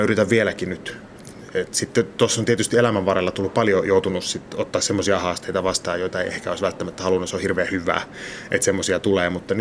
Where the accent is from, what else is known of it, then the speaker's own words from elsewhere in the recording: Sonkajärvi, North Savo, Finland; mä tulin sieltä Sonkajärveltä, että mä oon näytellyt ja nyt mä tuun tänne näyttelemään.